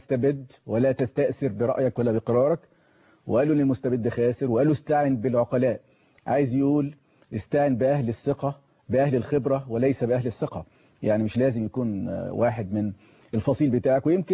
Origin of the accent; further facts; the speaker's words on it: Egypt; وطريقه الاكل احنا عندنا في مصر غريبه جدا